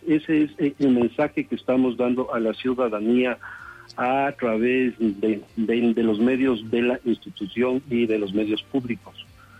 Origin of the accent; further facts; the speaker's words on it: Ecuador; como somos los ecuatorianos que somos noveleros